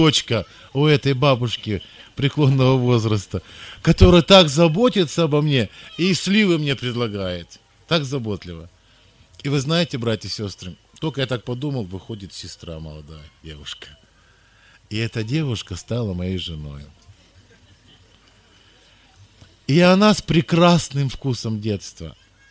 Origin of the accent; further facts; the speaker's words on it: Ural, Russia; Я говорю: я с Урала.